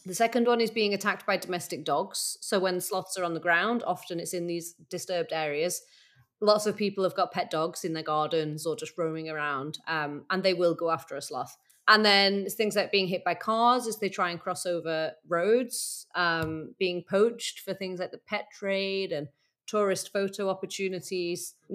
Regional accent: Manchester, North West England, United Kingdom; I was a city girl. You know, I grew up in Manchester. I loved Manchester.

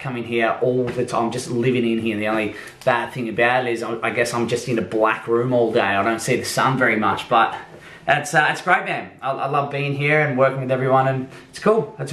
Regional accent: Ballarat, Victoria, Australia; I grew up in Ballarat. We had a big garage out in the back.

